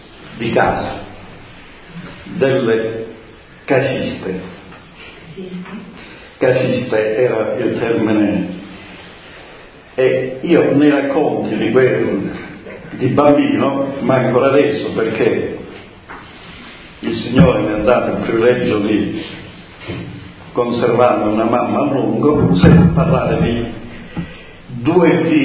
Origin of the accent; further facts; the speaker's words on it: San Nicola da Crissa, Calabria, Italy; Il mio paese si chiama San Nicola da Crissa, che tra Pizzo e Serra San Bruno. Sono vicino alla Certosa